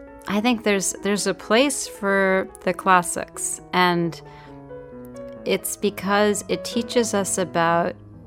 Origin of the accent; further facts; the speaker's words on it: New York, United States; And I grew up in New York.